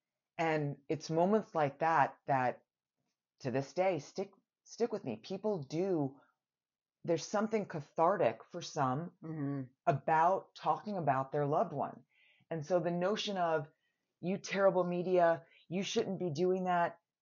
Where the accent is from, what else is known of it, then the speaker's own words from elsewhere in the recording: New York, United States; I grew up in New York, so maybe.